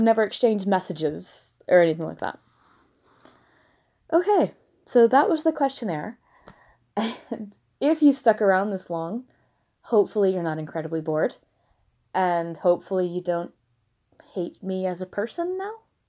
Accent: the South, United States; I grew up in the American South, where perfect strangers call you honey, sweetheart, darling, dumpling.

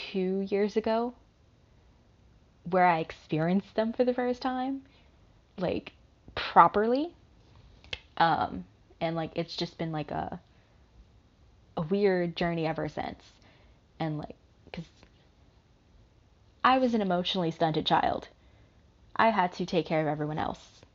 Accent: the South, United States; I'm from the South. That should tell you everything.

